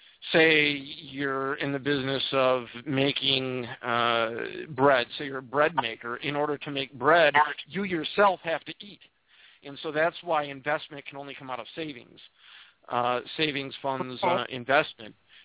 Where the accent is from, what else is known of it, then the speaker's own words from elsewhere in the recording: Minnesota, United States; Insult you. I'm from Minnesota.